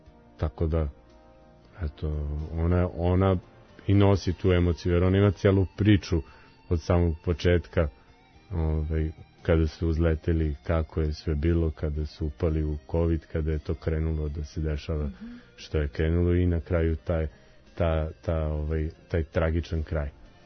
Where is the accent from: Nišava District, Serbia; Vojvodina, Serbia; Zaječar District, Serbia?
Vojvodina, Serbia; jer ja sam iz Vojvodine i ja volim salaš.